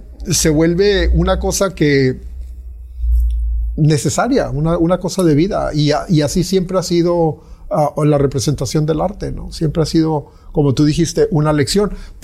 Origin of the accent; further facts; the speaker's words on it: Mexico; now in Mérida, Mexico; Entonces ya no soy netamente mexicano, porque tampoco, aquí tengo 9 años viviendo en Mérida, tampoco soy netamente yucateco.